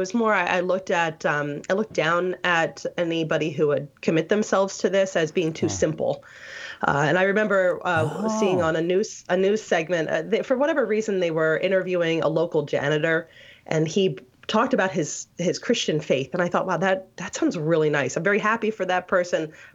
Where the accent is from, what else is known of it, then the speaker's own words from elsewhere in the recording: Bible Belt, United States; growing up in the Bible Belt